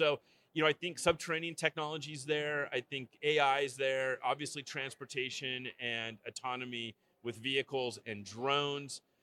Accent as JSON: {"language": "English", "region": "California", "country": "United States", "said": "I came from California, Southern California, so a big change. I used to go to the beach and surf."}